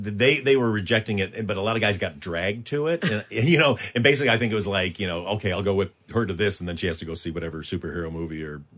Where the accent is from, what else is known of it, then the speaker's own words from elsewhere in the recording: Michigan, United States; And I'm from Michigan, so I'm going to be drunk.